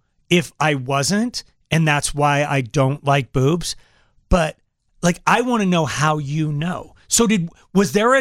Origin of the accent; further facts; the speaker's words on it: Colorado, United States; I never tell somebody I'm from Colorado.